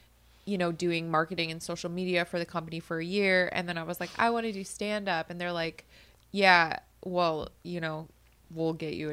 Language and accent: English; Las Vegas, Nevada, United States; I didn't even know what seasons were because I grew up in Vegas.